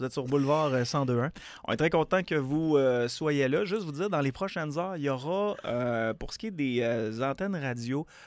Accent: Quebec City, Quebec, Canada; born there; Je suis né à Québec, je connais mes spots.

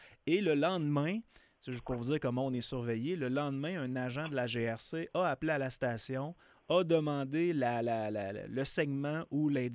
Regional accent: Sainte-Marie, Quebec, Canada; J'étais chez nous à Sainte-Marie-de-Beauce.

